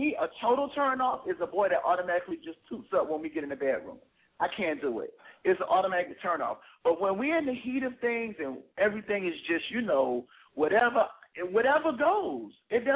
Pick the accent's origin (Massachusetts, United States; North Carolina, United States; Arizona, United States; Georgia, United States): Georgia, United States; Atlanta; now in New York, United States; I've been in New York since October. I'm from Atlanta.